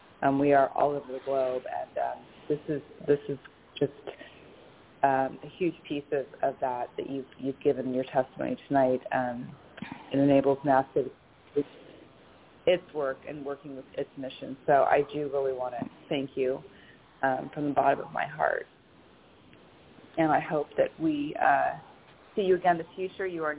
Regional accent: Sarasota, Florida, United States; from Sarasota, Florida

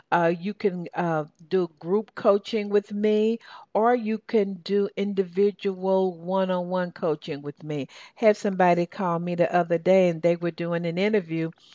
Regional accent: the South, United States; accent: southern; Some of my listeners in Europe and in London, they just sort of mark me with my southern accent. And they sort of say, you sound so southern when you say ATL.

